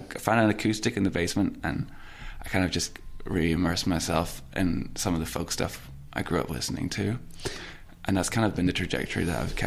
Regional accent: Scotland, United Kingdom; moved away as an adult; now in United States; Yeah, yeah, I grew up in Scotland.

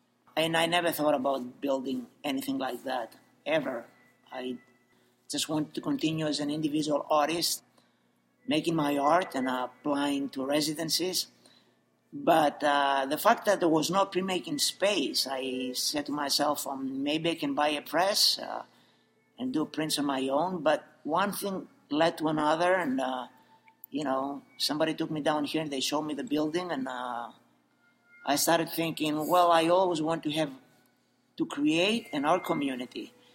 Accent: Greece; I grew up in Greece.

